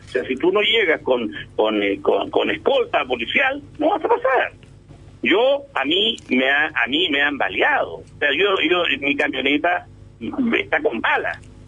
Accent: Chile

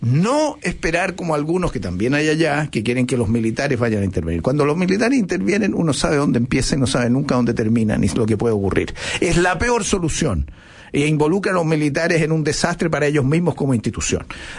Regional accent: Chile; como chilenos

